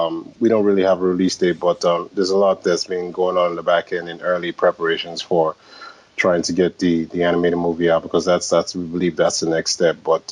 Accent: Lagos, Nigeria; growing up in Lagos, Nigeria, I didn't even think I would be

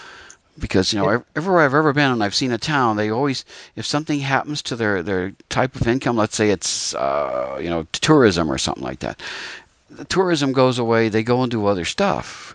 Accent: Scranton, Pennsylvania, United States; Yeah, I grew up in Scranton, Wilkes-Barre area.

